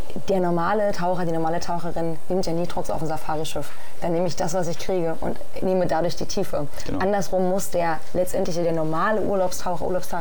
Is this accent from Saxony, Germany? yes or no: no; North Rhine-Westphalia, Germany; ich komme ja aus NRW und da ist das ein krasses Thema.